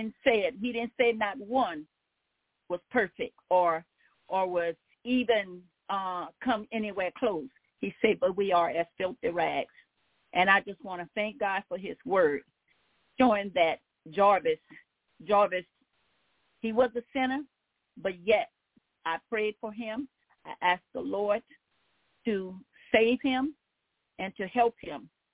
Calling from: Baton Rouge, Louisiana, United States; Good evening, my brothers and sisters. … I'm calling from Baton Rouge, Louisiana.

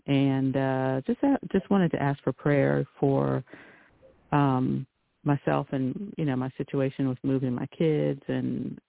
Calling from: North Carolina, United States; calling from North Carolina.

